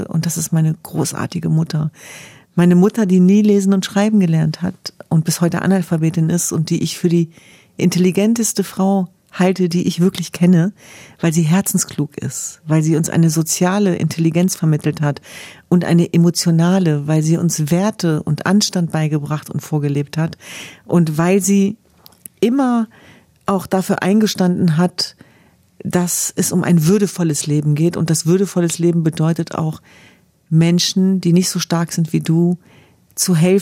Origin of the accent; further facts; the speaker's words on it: Hanover, Lower Saxony, Germany; Und wenn ich an meine Kindheit zurückdenke in Hannover-Linden